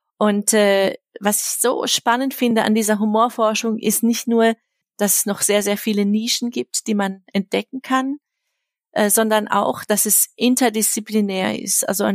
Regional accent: Germany; now in Switzerland; Dann habe ich hier einen Teil meiner Kindheit verbracht und dann war ich eigentlich nur 2 Jahre meiner Kindheit in der Schweiz und dann wieder zurück, in Deutschland und dann bin ich wieder zurück in die Schweiz gezogen.

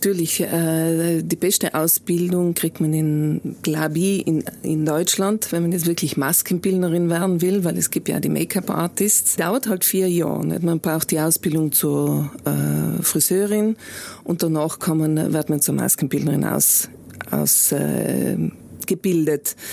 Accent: Bolzano, Trentino-Alto Adige, Italy; Also ich bin in Bozen aufgewachsen

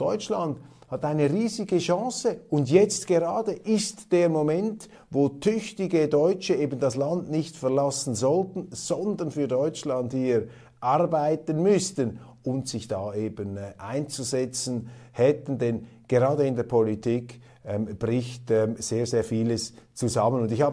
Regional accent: Switzerland; Als Schweizer kann ich Ihnen sagen, ich habe ein entspannteres Verhältnis zur Kernenergie.

